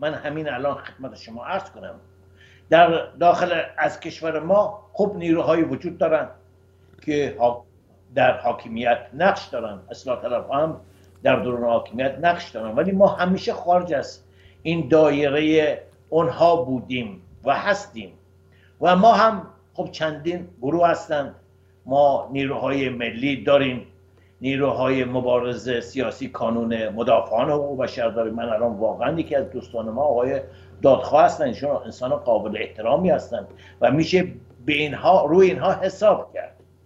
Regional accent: Iran; من به عنوان یک ایرانی

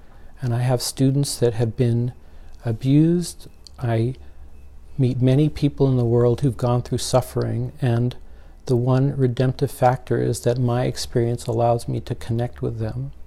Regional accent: California, United States; also born or lived in New York; I was born in Spanish Harlem. They abandoned me. I was raised in Orange County.

